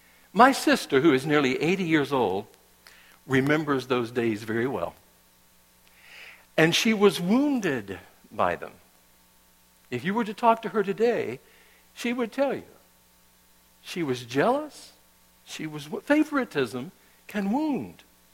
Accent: North Carolina, United States; When Elizabeth and I grew up in North Carolina, that was a few years ago, wasn't it, honey?

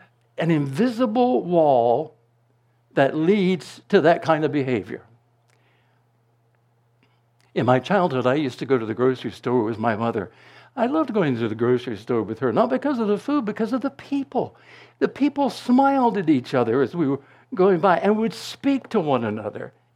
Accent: North Carolina, United States; I grew up in North Carolina. That's not the Deep South, but that's South. That's Southern.

